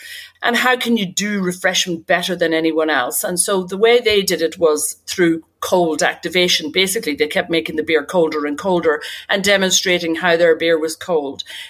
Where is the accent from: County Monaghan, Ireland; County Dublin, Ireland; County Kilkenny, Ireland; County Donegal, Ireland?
County Monaghan, Ireland; now in London, United Kingdom; I am, very much so. I'm from Monaghan. I've been in living in West London for a long time, though